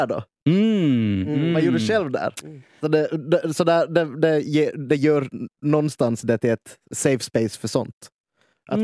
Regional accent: Nykarleby, Ostrobothnia, Finland; Jag är från Nykabi.

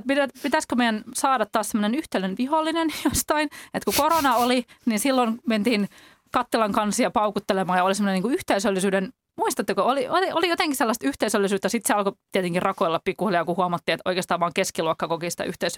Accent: Turku, Southwest Finland, Finland; moved away as an adult; now in Helsinki, Finland; olen itse Turusta kotoisin, mutta on niin kuin pakko muutettu työn perässä tänne Helsinkiin ja edelleen kaipaan usein Turkuun

